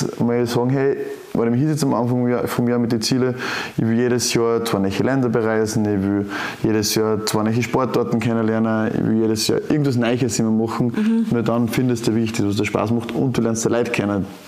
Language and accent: German; Austria; born there; So, ich bin in Österreich geboren, bin gesund